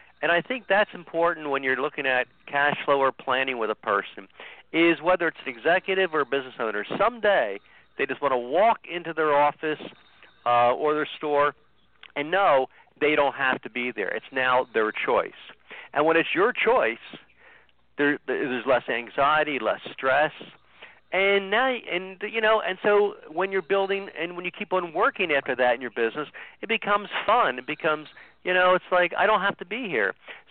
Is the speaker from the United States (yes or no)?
yes; Philadelphia, Pennsylvania, United States; now in New York, United States; I'm originally from Philadelphia, even though I live in New York now. So I'm a Philadelphia Phillies fan.